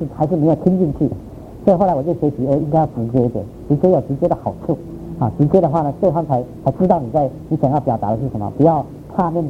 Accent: Taiwan; now in United States; 我自己是在台湾生长的，那在我在美国有很多年了，已经十几年、十七年了。

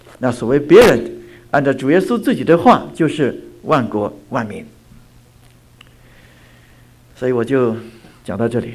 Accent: China; 今天我们中国人有这么多基督徒，这么多教会，怎么来的？

